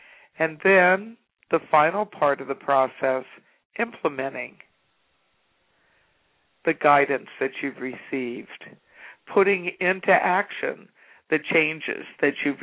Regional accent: Southern United States, United States; I grew up in the South, and one of the traditions in southern USA is to have black-eyed peas served on New Year's Day.

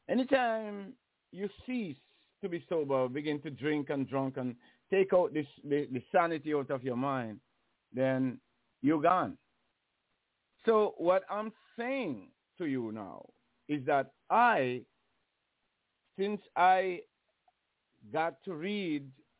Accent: Jamaica; I grew up in Jamaica

